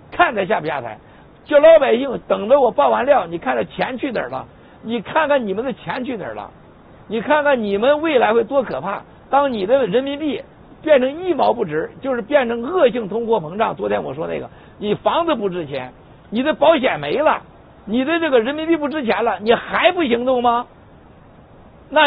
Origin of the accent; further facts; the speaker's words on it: Shandong, China; 我们山东老家有句话，